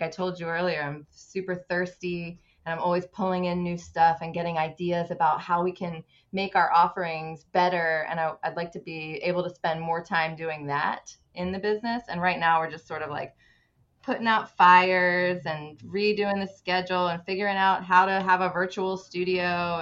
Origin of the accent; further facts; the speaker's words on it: Philadelphia, Pennsylvania, United States; also born or lived in California; now in St. Petersburg, United States; I grew up in Philadelphia area and then lived in California and San Diego for a while before moving here in 2006